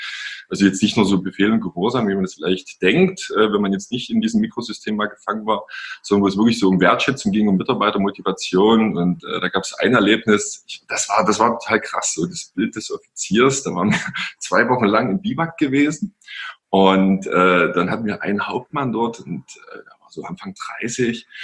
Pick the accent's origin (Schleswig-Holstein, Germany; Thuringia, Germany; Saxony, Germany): Saxony, Germany; Pirna; Also meine Wurzeln, die liegen in Pirna, das ist bei Dresden. Da bin ich groß geworden, ich bin Jahrgang 82. Und ja, bin hier aufgewachsen, in einem sehr behüteten Elternhaus